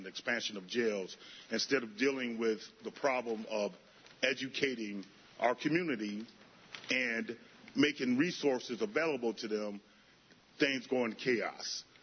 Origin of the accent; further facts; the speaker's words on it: Ithaca, New York, United States; I am a film producer and director who I was born and raised here in Ithaca, and I've been back here for 3 months.